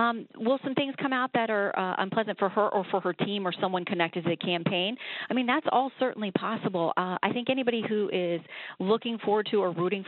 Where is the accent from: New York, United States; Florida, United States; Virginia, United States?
Florida, United States; Sanford; I will. I'm born and raised in Sanford, so.